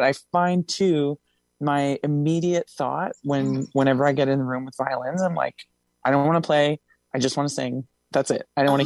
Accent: Hamilton, Ontario, Canada; that happened because I'm from Hamilton.

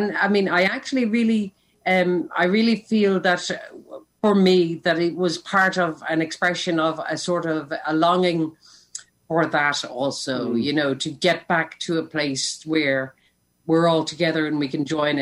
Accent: Ireland; it is part of what we are as Irish people

